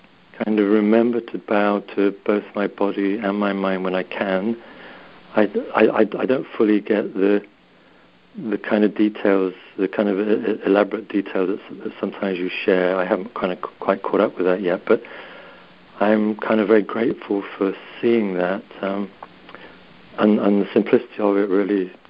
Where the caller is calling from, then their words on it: England, United Kingdom; I'm calling from England.